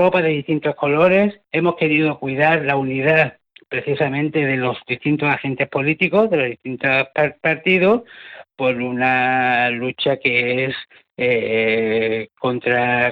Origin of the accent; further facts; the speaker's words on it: Andalusia, Spain; yo como andaluz y en un medio, que es en este querido medio andaluz de Andalucía